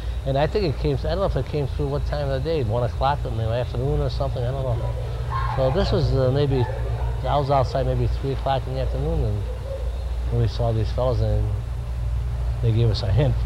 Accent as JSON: {"language": "English", "town": "Buffalo", "region": "New York", "country": "United States", "said": "Buffalo, New York. I'm from Buffalo, New York."}